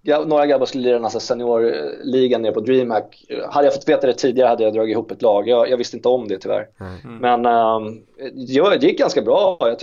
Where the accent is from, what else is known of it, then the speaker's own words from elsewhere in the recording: Lidingö, Stockholm County, Sweden; Jag kom inte från Lidingö, och så var vi ett gäng grabbar där.